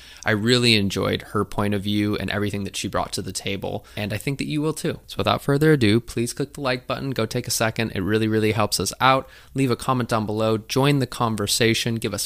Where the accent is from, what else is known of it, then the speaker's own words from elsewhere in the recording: Minnesota, United States; my last guest was from Minneapolis too, coincidentally, because I'm from Minnesota.